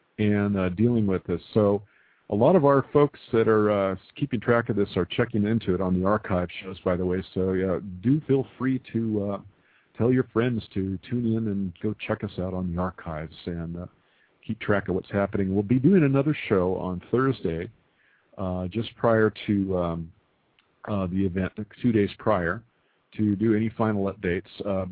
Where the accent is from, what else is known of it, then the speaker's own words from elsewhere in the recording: Southwest, United States; I'm from the Southwest myself, my friend.